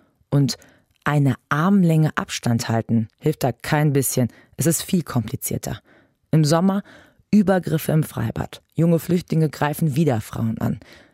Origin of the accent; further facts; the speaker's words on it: Cologne, North Rhine-Westphalia, Germany; Köln ist meine Heimatstadt.